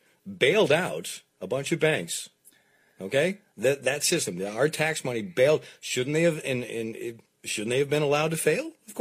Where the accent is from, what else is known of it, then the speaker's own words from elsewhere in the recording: Canada; Like I'm French-Canadian, okay? But I'm not from France.